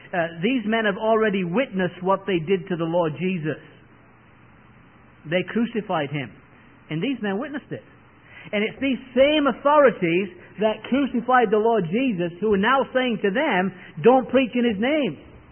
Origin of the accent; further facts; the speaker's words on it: England, United Kingdom; now in United States; as an Englishman, I'm just not used to.